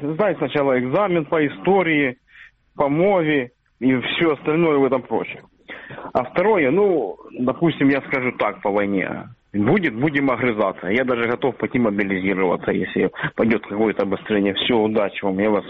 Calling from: Kharkiv, Kharkiv Oblast, Ukraine

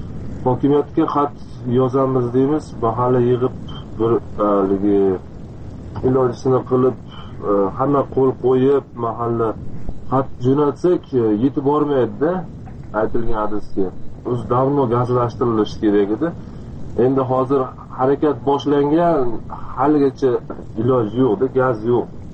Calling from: Namangan, Namangan Region, Uzbekistan; Namangandan men o'zim bizni bir qishlog'imizda hali gaz yetib kelmagan.

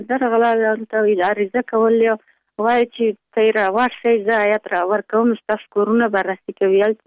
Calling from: Pul-e Khumri, Baghlan, Afghanistan; د پلخمری.

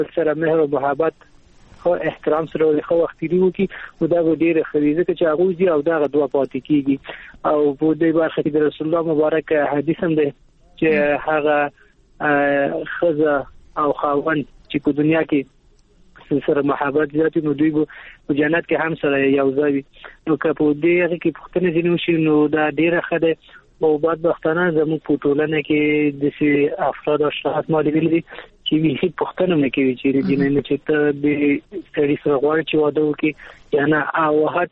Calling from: Kabul, Afghanistan; د کابل ولایت څخه مې اړیکه نیولې

